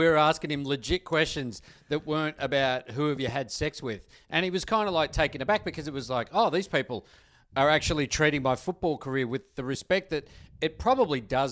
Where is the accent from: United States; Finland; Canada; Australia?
Australia; Tasmania; but I'm from Tasmania.